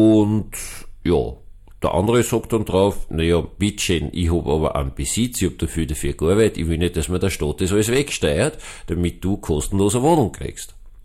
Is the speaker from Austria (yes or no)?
yes; Austria; Das würde ich als Österreicher auch sagen, na, wir sind Österreicher